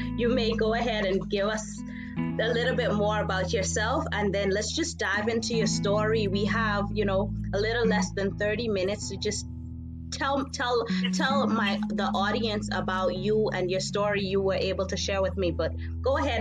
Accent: Bahamas; born there; we're both Haitian descendants. We're both, you know, my parentage, although I was born in the Bahamas, my parents are from Haiti.

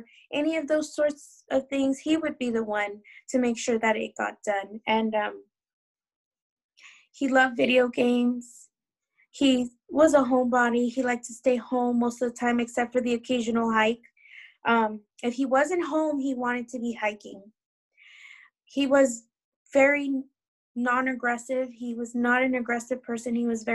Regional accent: Chino, California, United States; I'm from Chino, California.

